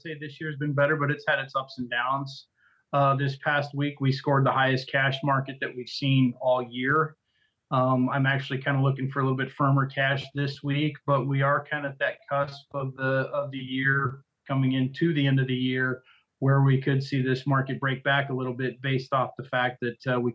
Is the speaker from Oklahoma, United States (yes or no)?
no; Iowa, United States; I mean, I grew up in Western Iowa, and there we didn't have any irrigation, didn't have any chemigation